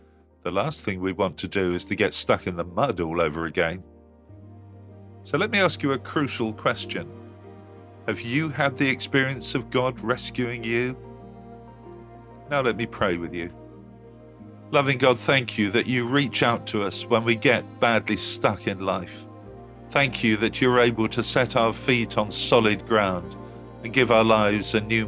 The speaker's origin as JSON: {"language": "English", "town": "Westcliff-on-Sea", "region": "East of England", "country": "United Kingdom", "tie": "born or raised there", "said": "I was born and brought up in Westcliff-on-Sea in Essex, which is on the Thames estuary. As a boy, I loved exploring the coast, which is well known for its generous expanses of mud."}